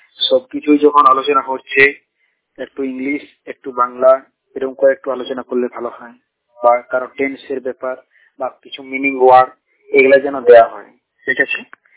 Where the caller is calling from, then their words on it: Bhannarphul, West Bengal, India; আমি পশ্চিমবঙ্গের মধ্যে বাঁকুড়া জেলার ভান্নারফুল গ্রাম থেকে বলছি।